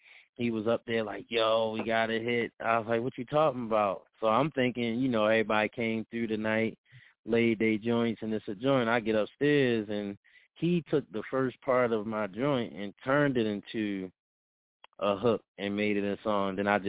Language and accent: English; Baltimore, Maryland, United States; now in Central Pennsylvania, United States; And I was from Baltimore, but living in Central PA, trying to put people on with no battle league.